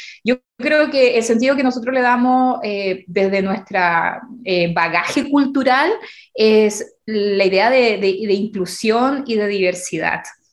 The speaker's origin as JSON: {"language": "Spanish", "country": "Chile", "lives_now": "Wollongong, Australia", "said": "yo soy de Chile"}